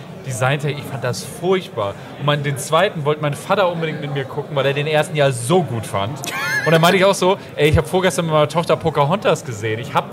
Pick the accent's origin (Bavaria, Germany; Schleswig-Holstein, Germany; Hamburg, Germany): Hamburg, Germany; Nochmal als Abschluss vielleicht als Hamburger. Wenn ihr mal in Hamburg seid